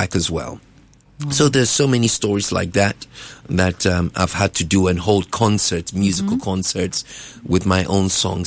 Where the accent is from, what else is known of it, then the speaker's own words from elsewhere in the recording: United Kingdom; Number one, because I'm black. Mm. Number two, because I'm British.